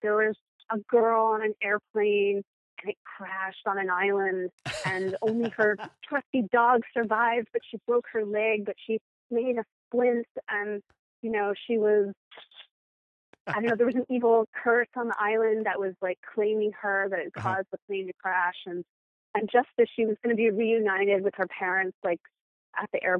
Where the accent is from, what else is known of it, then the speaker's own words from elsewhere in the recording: Virginia, United States; in Plain, Virginia. Yeah, and it was sort of, we moved there in the 70s, and it was kind of horsey with little farms.